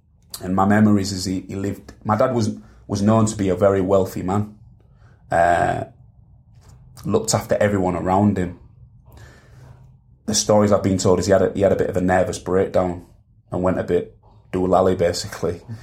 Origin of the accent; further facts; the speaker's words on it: Hull, Yorkshire and the Humber, United Kingdom; I used to always say, oh, I'm from Hull, I'm from England. Even I am from there. I was born down Heddon Road, about 5 miles away from here, where a lot of kids from my generation was born. Lived on Norfolk Estate all my life.